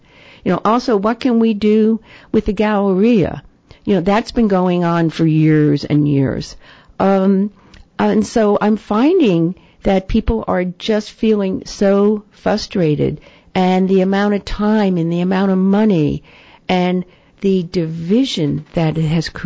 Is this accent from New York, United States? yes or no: yes; New York, United States; even when I was raised on Long Island, you know, we had, you know, several, it was a very small town, much smaller.